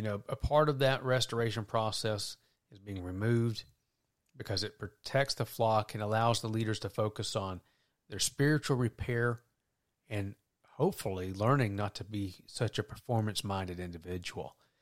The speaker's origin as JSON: {"language": "English", "region": "the South", "country": "United States", "said": "Well, I am from the South. What can I say?"}